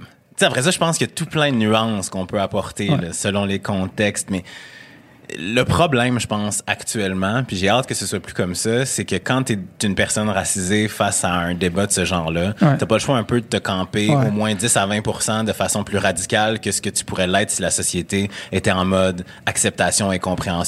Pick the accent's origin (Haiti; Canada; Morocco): Canada; Sainte-Foy, Quebec; je viens de Sainte-Foy, je le dis souvent, j'ai grandi. La seule personne noire dans ma vie pendant un long moment, ça a été mon frère